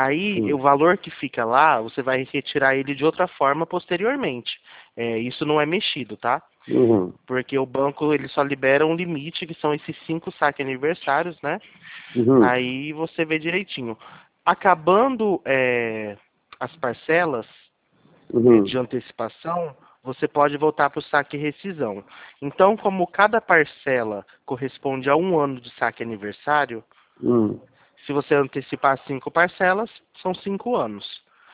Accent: São Paulo, Brazil; A gente é de São Paulo

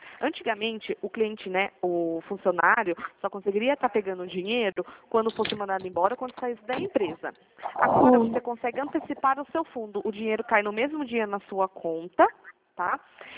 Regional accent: Piracicaba, São Paulo, Brazil; Eu sou aqui de São Paulo, Piracicaba.

